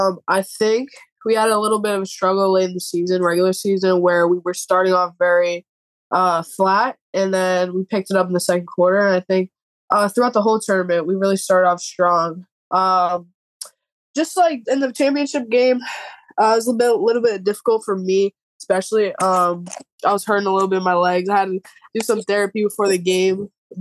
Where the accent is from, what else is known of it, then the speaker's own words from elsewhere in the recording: Lynn, Massachusetts, United States; So I'm from Lynn. I've grown up here my whole life.